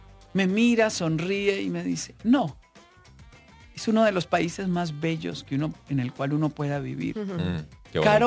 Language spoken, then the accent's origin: Spanish; Cañas, Guanacaste, Costa Rica; Yo crecí en Cañas, en Guanacaste. Éramos 5 en un mismo cuarto